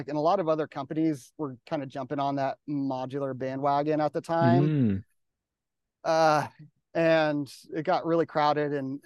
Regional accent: Colorado, United States; Growing up in Colorado, I was always camping, skiing, hiking

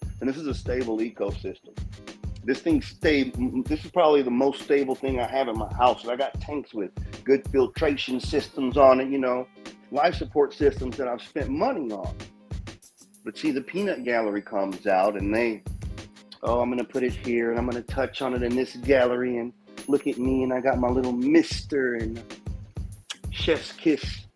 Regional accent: United States; I think cultural arrogance is an American thing. And I can say that because I am American.

